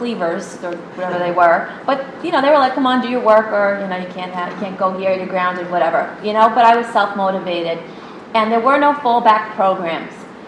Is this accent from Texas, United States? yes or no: no; Brooklyn, New York, United States; I grew up in Brooklyn. I was in classes of 30 kids at least.